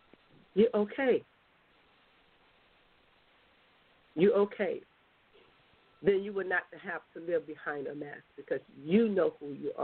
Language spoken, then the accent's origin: English; United States; we as American people, we really have to look out what's going on.